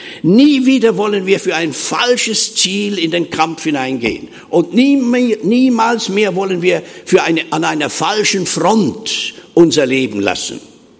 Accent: Switzerland; Das ist denen nicht anders gegangen wie mir. Ich bin ja auch Schweizer.

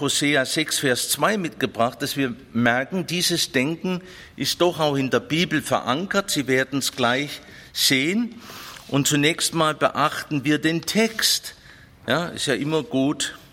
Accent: Baden-Württemberg, Germany; Da freue ich mich als Schwabe, aber als Christ freue ich mich nicht

